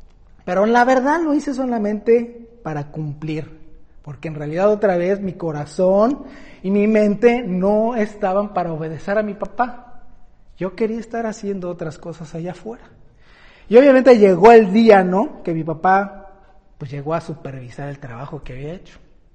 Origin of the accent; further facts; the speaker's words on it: Mexico City, Mexico; ya tengo 50 años, ya estoy más para allá que para acá, ¿verdad? Pero cuando era pequeño y todavía vivíamos en la Ciudad de México